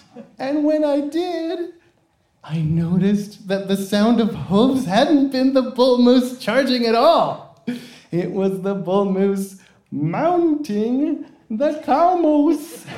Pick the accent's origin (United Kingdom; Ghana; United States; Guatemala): Guatemala; But did you know that Guatemala, my home country, has one Olympic medal to our name?